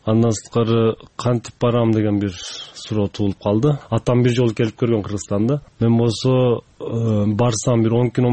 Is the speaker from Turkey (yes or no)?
yes; Van, Turkey; now in Kyrgyzstan; Биздин айылыбыз бар Түркияда, Ван шаарында. Ошол жерде 3000 кыргыз жашайбыз.